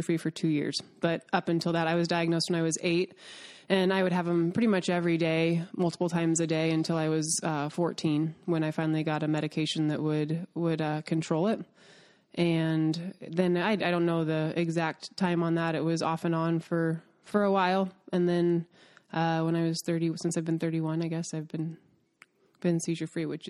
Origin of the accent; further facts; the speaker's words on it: Colorado, United States; Because it's my home state, and my absolute heart and soul is there.